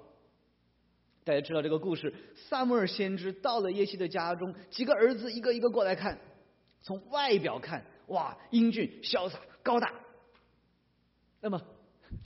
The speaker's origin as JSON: {"language": "Chinese", "country": "China", "said": "我们中国人这个也是一种的偏见啊"}